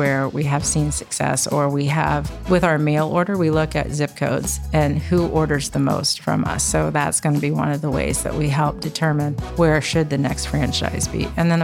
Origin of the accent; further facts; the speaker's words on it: Sidney, Ohio, United States; now in Columbus, United States; I have not. I grew up in Sidney, Ohio, which is on I-75 right between Dayton and Lima. I landed in Columbus as an Ohio State student.